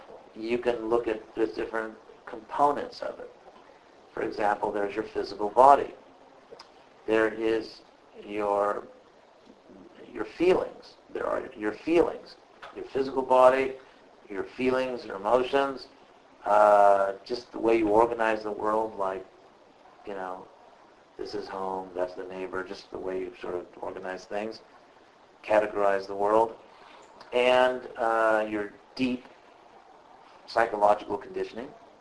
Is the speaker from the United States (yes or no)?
no; Poland; English is a second language; I'm a Christian from Poland, and my Polish was non-existent.